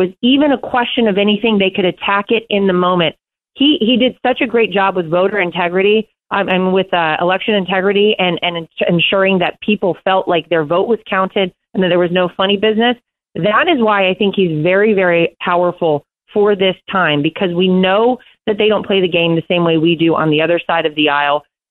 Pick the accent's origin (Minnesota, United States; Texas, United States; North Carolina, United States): North Carolina, United States; my father-in-law tasked me single-handedly with winning him my home state of North Carolina.